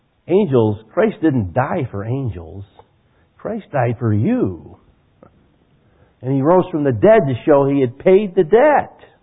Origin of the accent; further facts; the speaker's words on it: Genoa City, Wisconsin, United States; also born or lived in Illinois; I come from Genoa City, Wisconsin. Any of you ever heard of Genoa City? It's a little bitty town.